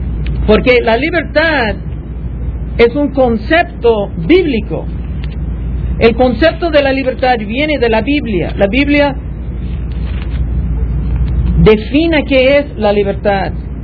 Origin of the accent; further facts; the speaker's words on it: Philadelphia, Pennsylvania, United States; born there; Yo nací en Filadelfia, de ese país, y en Filadelfia mucho empezó en la fundación de ese país.